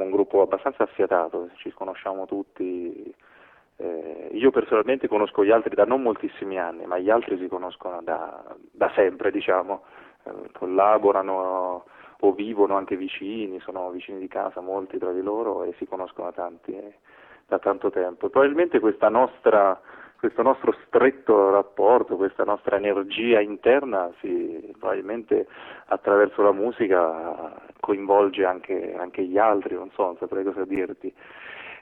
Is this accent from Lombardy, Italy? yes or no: no; Umbria, Italy; Qui nella mia terra, qui in Umbria.